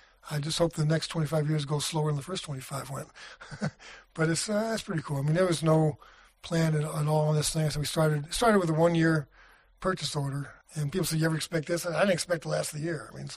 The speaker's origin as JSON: {"language": "English", "region": "New York", "country": "United States", "tie": "born or raised there", "said": "or New York City, I grew up in New York, so you're on Fifth Avenue, and it's back bumper to bumper and horns honking"}